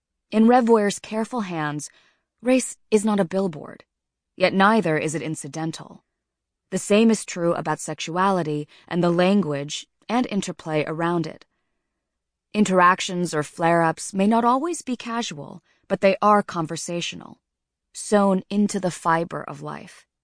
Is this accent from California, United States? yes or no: yes; Los Angeles, California, United States; I grew up in Los Angeles, an avid reader, looking for the sort of stories that existed along the edges of the narrative the outside world knew as Los Angeles.